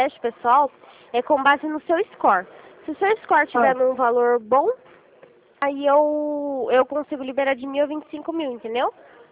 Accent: Rio Claro, São Paulo, Brazil; De Rio Claro.

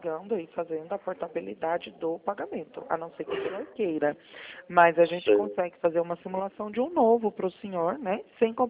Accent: Campinas, São Paulo, Brazil; É o 19, que nós somos da cidade de Campinas.

